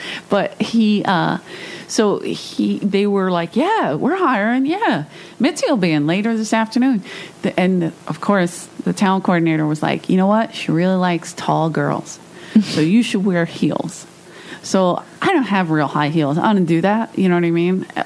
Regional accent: Philadelphia, Pennsylvania, United States; now in Los Angeles, United States; I grew up on the East Coast in South Philly, where you could take a bus or a train to Boston for $8.

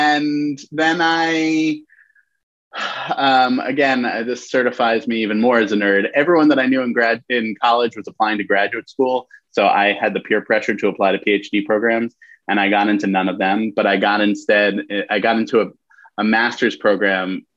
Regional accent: New York, United States; And I grew up in New York and thinking about all this stuff. It just felt weird to be away from it.

